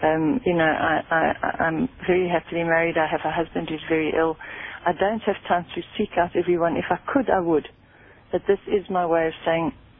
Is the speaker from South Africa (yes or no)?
yes; Polokwane, Limpopo, South Africa; moved away as an adult; now in United Kingdom; which I did in Polokwane, which is my hometown. That was wonderful.